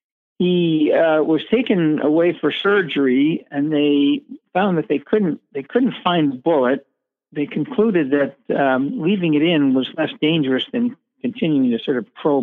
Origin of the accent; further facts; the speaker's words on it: Washington, United States; I grew up in Washington State, not a lot of history there